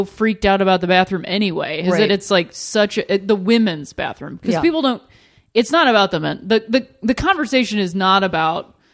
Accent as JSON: {"language": "English", "town": "Akron", "region": "Ohio", "country": "United States", "tie": "born or raised there", "moved": "as an adult", "said": "Oh, that was in, I grew up in Akron, Ohio."}